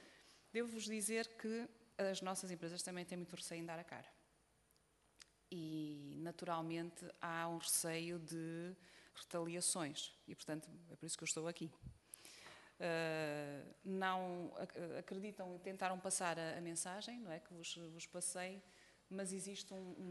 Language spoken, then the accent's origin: Portuguese; Portugal; Nós, enquanto portugueses, é os vegetais cozidos, ou seja, na sopa.